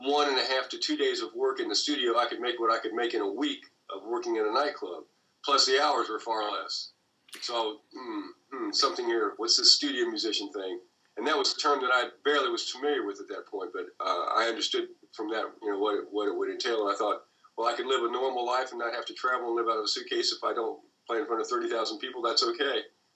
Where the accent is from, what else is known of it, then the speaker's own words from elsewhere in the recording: Portsmouth, Ohio, United States; also born or lived in Huntington, West Virginia; So I grew up in Portsmouth, Ohio, in Huntington, West Virginia, so it would have been one of those two areas.